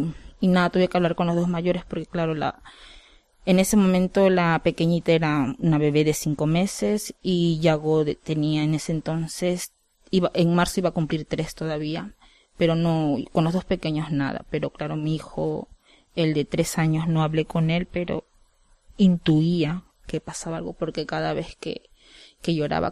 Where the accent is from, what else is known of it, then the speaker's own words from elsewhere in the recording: Peru; moved away as an adult; now in Spain; Somos peruanos. Yo por delante vengo a España a trabajar. Vine en el 2018 yo sola, ya embarazada de mi tercer hijo, porque tengo dos hijos que nacieron en Perú